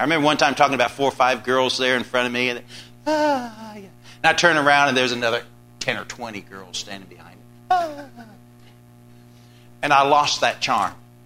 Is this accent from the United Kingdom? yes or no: yes; England, United Kingdom; Growing up in England as a child